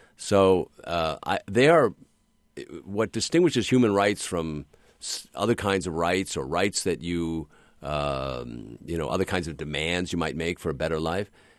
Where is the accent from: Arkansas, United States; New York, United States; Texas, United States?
New York, United States; what happened in my hometown of New York and what happened in Washington on 9/11